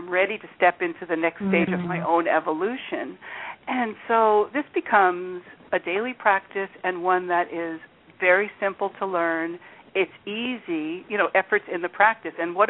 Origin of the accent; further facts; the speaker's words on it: New York, United States; born there; now in California, United States; I was born in New York. I've got the whole, now I'm in California, but I had for years, I was, especially in my youth, very much conditioned by that New York-like push